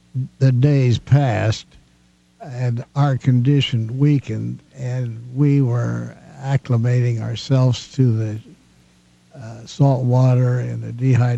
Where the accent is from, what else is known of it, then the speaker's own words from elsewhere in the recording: Missouri, United States; Well, you know, I came from Missouri, and I didn't know what sharks looked like.